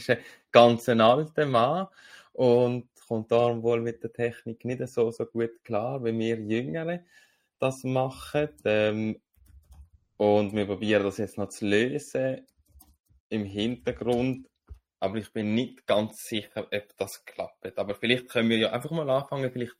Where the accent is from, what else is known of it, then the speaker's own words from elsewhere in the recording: Northwestern Switzerland, Switzerland; ich bin ja in der Nordwestschweiz aufgewachsen, wo es ein bisschen wärmer ist, auch noch am 6. Dezember